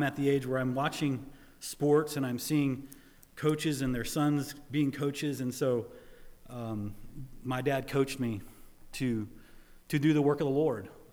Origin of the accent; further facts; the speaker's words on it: Dallas, Texas, United States; born there; I was born in Dallas, Texas, when my dad was at Dallas Seminary, so I'm a Dallas Cowboy fan, Texan through and through. How I got to Iowa is the grace of God.